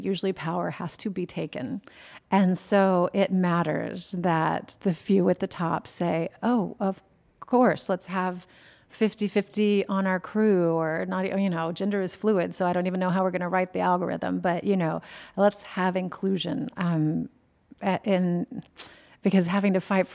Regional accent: California, United States; I mean, we're fond of Kamala because we're from California, right?

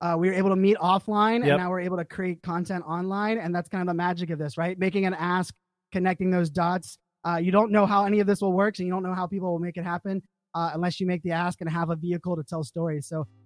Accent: Pittsburgh, Pennsylvania, United States; that's how I grew up in Pittsburgh. My daughters were born in Arizona, but we all bleed Pittsburgh colors.

